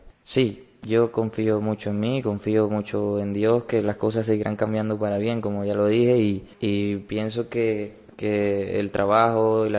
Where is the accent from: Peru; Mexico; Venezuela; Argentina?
Venezuela; moved away; Cuando salí de Venezuela salí con la ilusión y con un sueño, ¿no?, por alcanzar